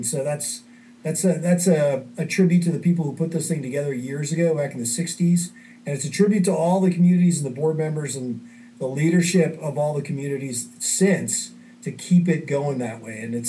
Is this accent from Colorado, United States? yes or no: yes; Colorado, United States; and I was originally from Colorado. I had a chance to become the general counsel at Metro. So moved my young family at the time back to Denver